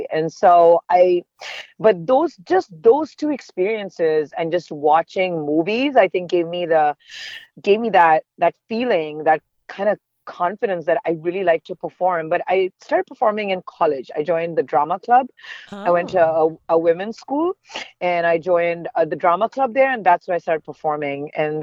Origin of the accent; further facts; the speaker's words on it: India; I grew up in India. And I grew up at a time when schools were very, very academic and focused on academics.